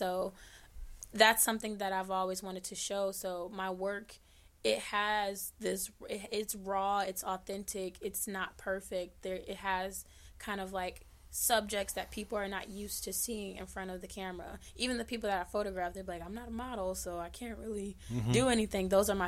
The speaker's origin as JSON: {"language": "English", "town": "Cleveland", "region": "Ohio", "country": "United States", "said": "Like, anytime I say I'm from Cleveland, they'd be like, oh, LeBron."}